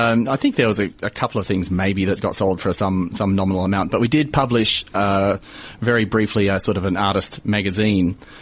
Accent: Adelaide, South Australia, Australia; I grew up in Adelaide as well.

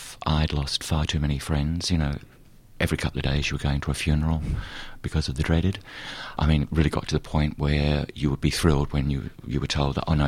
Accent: England, United Kingdom; now in United States; In my life, I've had one partner that I came out from England with, my first lover.

